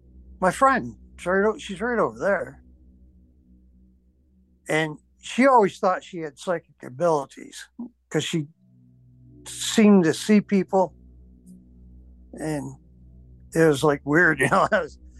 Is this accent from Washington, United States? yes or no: no; Granby, New York, United States; But we were raised out in Bowens Corners, Granby area, on a farm.